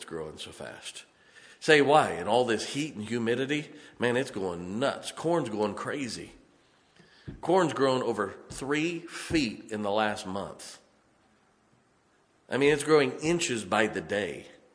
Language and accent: English; West Virginia, United States; Now, we're all from West Virginia.